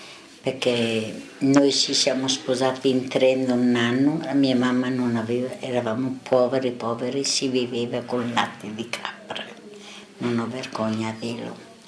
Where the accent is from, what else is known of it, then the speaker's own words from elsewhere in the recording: Basilicata, Italy; moved away as an adult; now in Lombardy, Italy; Vengo da lontano e è solo 57 anni che sono in Lombardia. Vengo della Basilicata, provincia di Potenza. Sto in Bergamasco